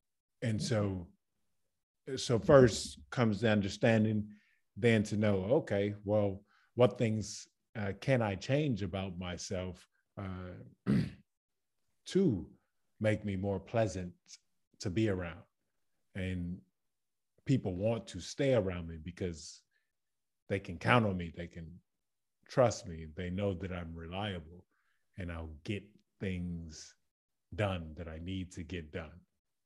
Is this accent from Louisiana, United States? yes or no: yes; Baton Rouge, Louisiana, United States; I'm from Baton Rouge, Louisiana.